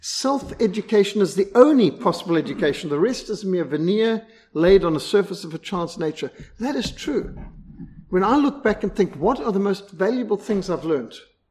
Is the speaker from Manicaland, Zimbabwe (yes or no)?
no; Bulawayo, Zimbabwe; when I was growing up in Bulawayo